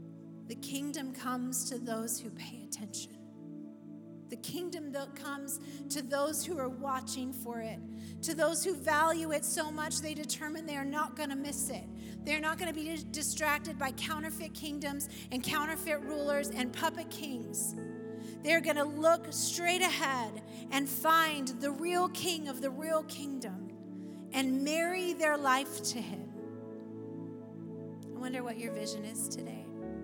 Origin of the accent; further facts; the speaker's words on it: Oregon, United States; we were like, "We are from Oregon. We got this."